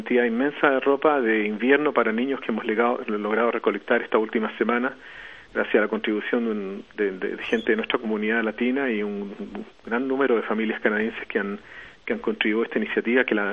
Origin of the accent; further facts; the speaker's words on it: Santiago, Santiago Metropolitan Region, Chile; nosotros somos todos de Santiago, mi familia